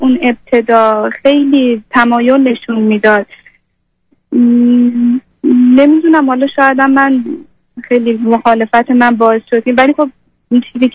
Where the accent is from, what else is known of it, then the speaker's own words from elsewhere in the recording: Iran; moved away; من از ایران که اومدم اینجا، شهری که من دانشجو هستم با شهری که ایشون کار میکرد متفاوت بود.